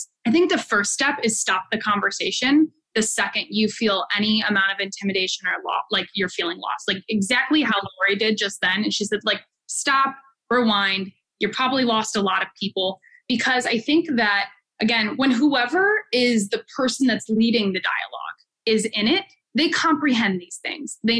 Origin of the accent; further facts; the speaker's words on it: Midwest, United States; guys, I'm from the Midwest.